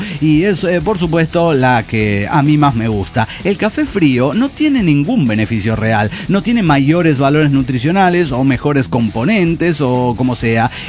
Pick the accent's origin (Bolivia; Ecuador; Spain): Bolivia; Cochabamba; de Cochabamba, Bolivia.